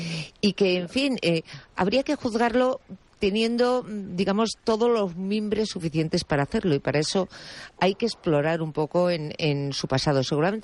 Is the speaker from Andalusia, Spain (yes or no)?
no; Basque Country, Spain; Me había ido yo a mi tierra vasca directamente.